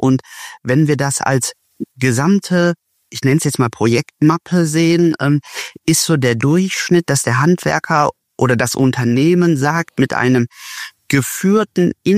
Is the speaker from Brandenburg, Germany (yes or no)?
no; Cologne, North Rhine-Westphalia, Germany; ich komme aus Köln